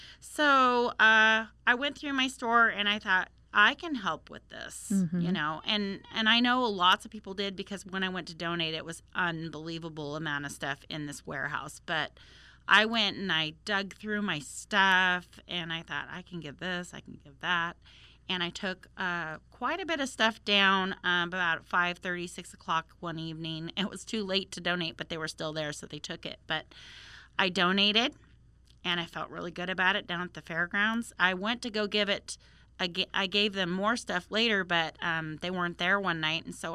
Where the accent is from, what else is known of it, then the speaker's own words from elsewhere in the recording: Colton, Oregon, United States; I had about 15 different homes of my family being evacuated because I'm from Colton, Oregon. So Colton was evacuated.